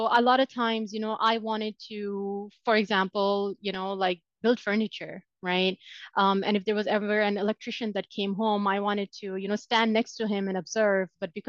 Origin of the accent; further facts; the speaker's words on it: Multan, Punjab, Pakistan; English is a second language; So originally, I am from Pakistan. I come from a city, Multan. It's not one of the, you know, known cities of Pakistan, like Islamabad, Karachi, Lahore. Those are the big cities. I come from Multan.